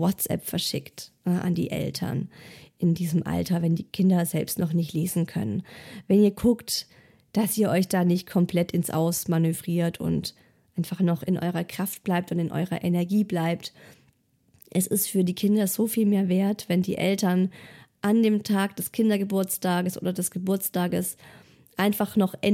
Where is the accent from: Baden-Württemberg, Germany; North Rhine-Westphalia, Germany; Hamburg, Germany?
Baden-Württemberg, Germany; Ich bin ja auch ein Schwabe.